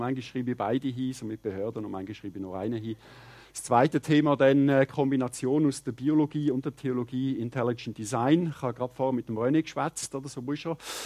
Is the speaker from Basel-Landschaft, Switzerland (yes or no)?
no; Aargau, Switzerland; Ich bin im Aargau aufgewachsen. Das ist der Kanton, wo man jeweils durchfährt, oder? Aber nicht anhalten in der Regel. Und wir Aargauer sind auch happy, weil dann haben wir unsere Ruhe und so weiter.